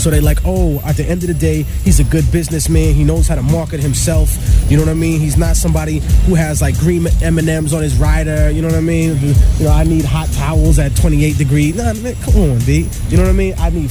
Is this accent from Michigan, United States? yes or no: no; New York, United States; It's a little colder than I thought it was going to be, but I'm from New York.